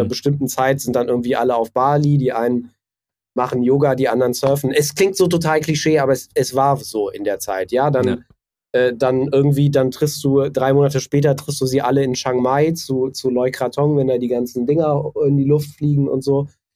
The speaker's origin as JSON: {"language": "German", "town": "Cologne", "region": "North Rhine-Westphalia", "country": "Germany", "said": "ich bin ja Kölner, ne?"}